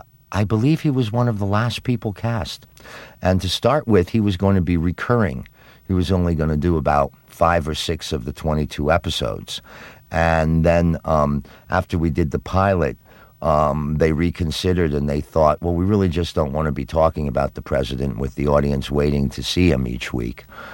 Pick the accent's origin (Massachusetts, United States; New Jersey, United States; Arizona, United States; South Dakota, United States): New Jersey, United States; But I was raised in New Jersey, and a lot of my distant relatives were in law enforcement and in fire work and that kind of thing